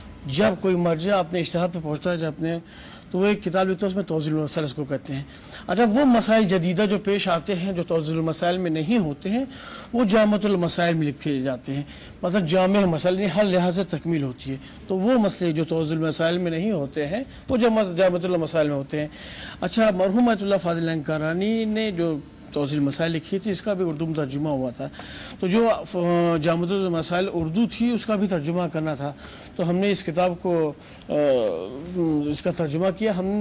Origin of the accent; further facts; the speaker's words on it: Utraula, Uttar Pradesh, India; now in Mashhad, Iran; میں ہندوستان کا رہنے والا ہوں، اترولا ضلع بلرامپور کا رہنے والا ہوں اور یہاں ایران میں تحصیل کرتا ہوں.